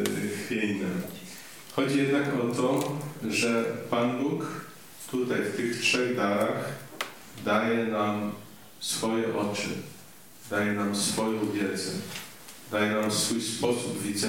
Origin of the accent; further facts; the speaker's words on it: Lublin Voivodeship, Poland; Tak jechałem wtedy na Wszystkich Świętych do domu rodzinnego, na Zamojszczyznę.